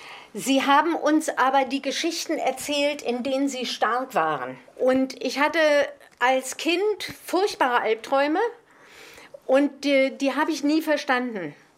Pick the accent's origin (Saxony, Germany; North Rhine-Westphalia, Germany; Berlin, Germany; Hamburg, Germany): Berlin, Germany; East Berlin; ich komme aus Ost-Berlin.